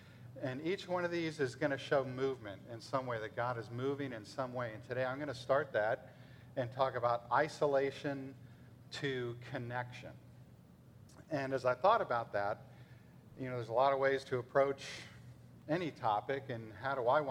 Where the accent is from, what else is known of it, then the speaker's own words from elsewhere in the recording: McLean, Virginia, United States; So going back, I was raised in McLean, Virginia. I'd like to say I grew up in McLean when McLean was normal.